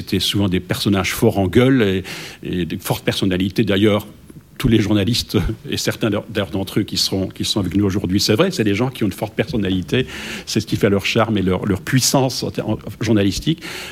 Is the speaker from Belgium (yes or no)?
yes; Liège, Wallonia, Belgium; J'étais le seul belge parmi une délégation française. « Ah, vous êtes belge, d'où venez-vous » Je disais « Je viens des Ardennes. » Au départ, je venais de Liège